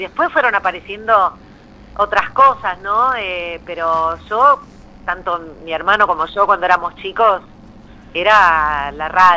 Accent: Buenos Aires, Argentina; yo soy porteña, nací aquí en un barrio que se llama Paternal. Uh-huh. Y bueno, muy Buenos Aires

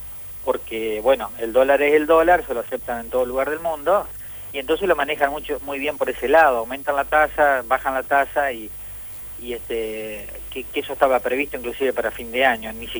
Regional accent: Argentina; nosotros acá como argentinos

